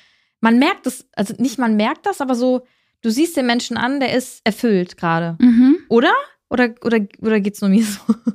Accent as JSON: {"language": "German", "country": "Australia", "said": "Ich komme aus Australien."}